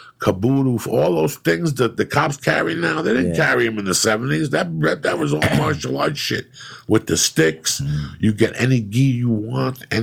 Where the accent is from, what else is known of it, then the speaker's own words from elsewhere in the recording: Cuba; now in United States; You know, I grew up, like I told you, I came from Cuba